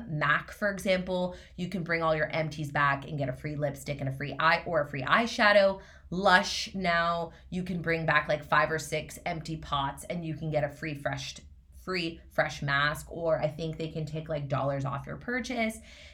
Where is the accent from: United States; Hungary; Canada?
Canada; Montreal, Quebec; now in Toronto, Canada; Like growing up in Montreal, there's so many ski hills within like 45 minutes.